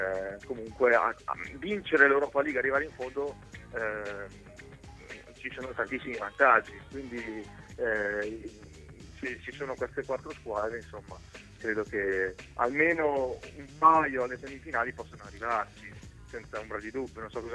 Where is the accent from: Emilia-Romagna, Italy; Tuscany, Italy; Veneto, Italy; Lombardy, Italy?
Lombardy, Italy; Cremona; Io non l'ho vissuta in maniera diretta, perché poi lo sai che sono di Cremona, quindi questa cosa non è capitata